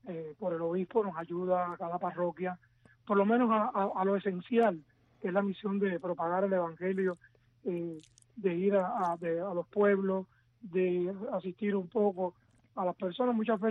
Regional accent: Cuba; en Cuba somos pocos sacerdotes cubanos

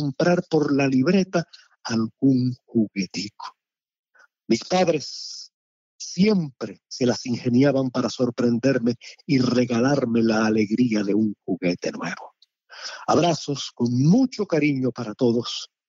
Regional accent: Cuba; Recuerdo durante mi niñez en Cuba lo difícil que fue conseguir una bicicleta china.

